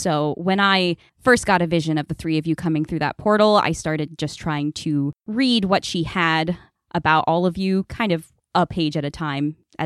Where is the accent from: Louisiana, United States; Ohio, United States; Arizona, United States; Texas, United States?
Arizona, United States; Scottsdale; born there; now in Chicago, United States; I was born in Scottsdale, Arizona. Went to school there. And then I moved to Chicago.